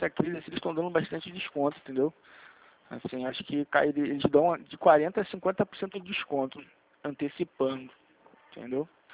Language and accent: Portuguese; Rio de Janeiro, Brazil; sou do Rio de Janeiro.